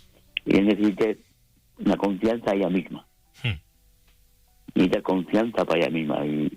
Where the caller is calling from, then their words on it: Bilbao, Basque Country, Spain; de Bilbao.